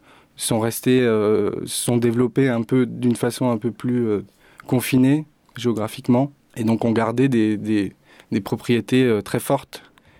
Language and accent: French; France; le plus difficile quand on est français, c'est que on s'attaque à une musique qui est très ancrée dans la vie de tous les jours là-bas